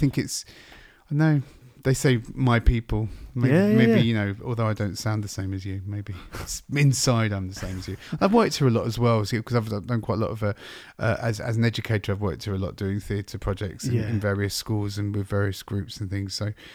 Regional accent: London, United Kingdom; I know that I'm a proper Londoner. So I was born in King's Cross.

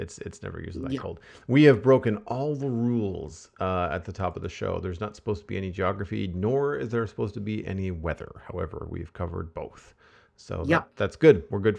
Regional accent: Canada; I mean, like you, I'm Canadian, you might as well be because you live so close.

